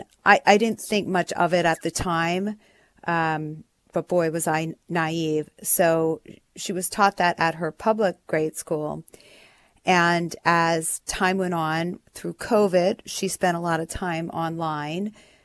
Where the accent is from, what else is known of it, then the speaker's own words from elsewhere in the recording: East Coast, United States; now in California, United States; Not originally. Originally, okay. I'm from the East Coast.